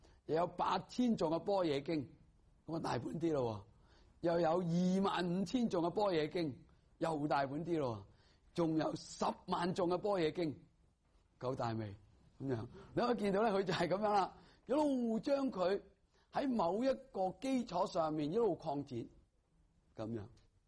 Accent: China; 咁我哋中国人嘅翻译嘅经典呢就有一个好处。

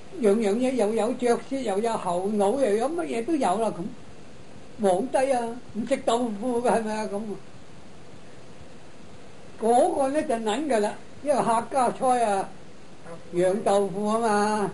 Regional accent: Shunde, Guangdong, China; 我係順德人啦，都喺順德人，

